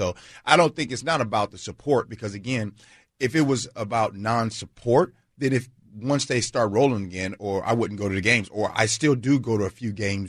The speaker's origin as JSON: {"language": "English", "town": "Chicago", "region": "Illinois", "country": "United States", "tie": "born or raised there", "said": "growing up in Chicago, I used to take my hat, put it backwards, right, and imitate a famous baseball player that was here by the name of whom?"}